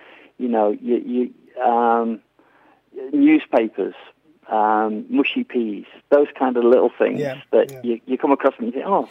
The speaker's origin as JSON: {"language": "English", "town": "Liverpool", "region": "North West England", "country": "United Kingdom", "also_born_or_lived": "Runcorn", "said": "Originally from Liverpool, lived in Anfield, and then went Daneville Road. And then the family moved across to Runcorn, to the new town, when they were being developed."}